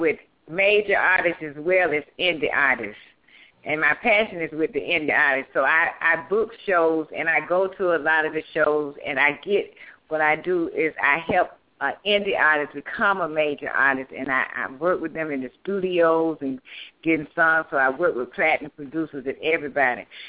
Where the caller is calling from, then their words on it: Houston, Texas, United States; I'm calling in from Houston, Texas.